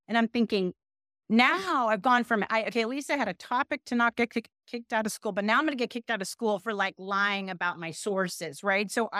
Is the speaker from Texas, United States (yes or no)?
no; Pasadena, California, United States; I'm from Pasadena, California. Everybody thinks I'm from New York. I am not.